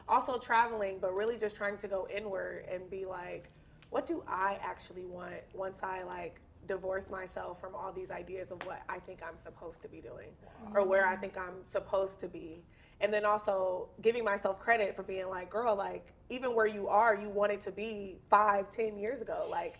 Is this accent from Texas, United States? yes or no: yes; Dallas, Texas, United States; So I am originally from Dallas, Texas.